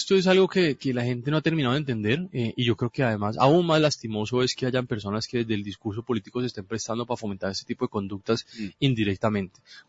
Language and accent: Spanish; Cali, Valle del Cauca, Colombia; también creo que es importante que como caleños hagamos una reflexión.